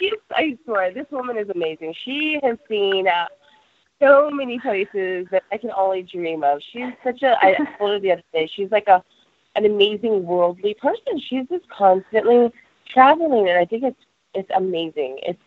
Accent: California, United States; I grew up in California my whole life. And, from San Gabriel Valley to Pasadena, that's the furthest I've really ever moved.

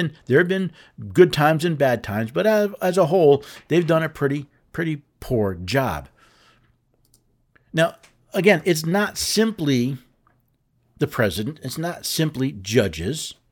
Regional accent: Tennessee, United States; Senator Marsha Blackburn of Tennessee. That's right, my home state.

